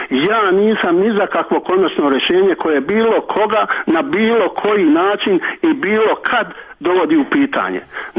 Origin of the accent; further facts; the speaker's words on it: Bosnia & Herzegovina; ja ne pripadam nikome, čak što više ne pripadam BH strojstvu, ja sam Bosanac, koga pogrdnu u ovoj zemlji zovu ostali na popisu stanovništva.